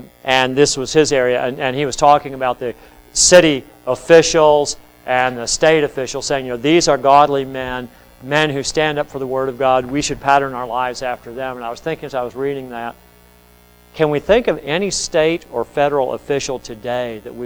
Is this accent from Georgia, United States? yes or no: no; Kingsport, Tennessee, United States; And that third wave gets started in my hometown, Kingsport, Tennessee.